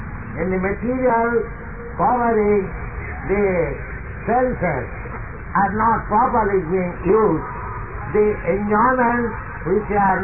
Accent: India; born there; English is a second language; I am born in India, so I am thinking I am Indian.

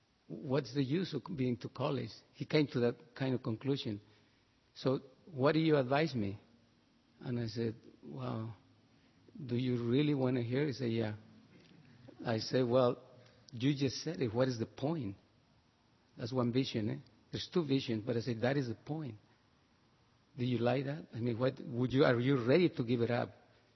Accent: Mexico; accent: Mexican; English is a second language; Like, he detect my accent, you're Spanish, you sound like Mexican. I said, yes.

